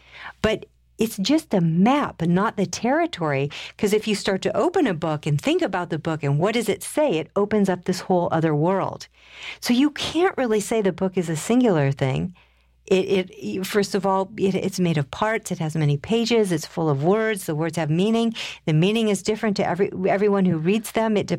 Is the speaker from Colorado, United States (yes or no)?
yes; Colorado, United States; I come from Colorado. It's bone dry there.